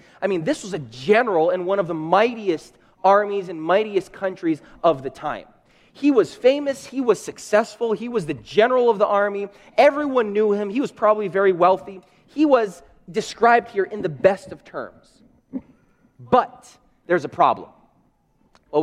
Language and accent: English; Brazil; I'm from Brazil.